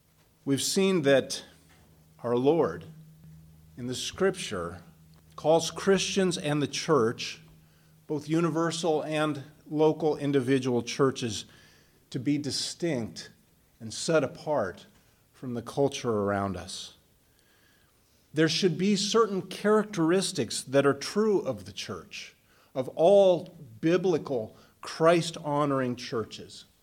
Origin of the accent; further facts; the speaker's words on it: Denver, Colorado, United States; I grew up in Denver. I'm a Broncos fan.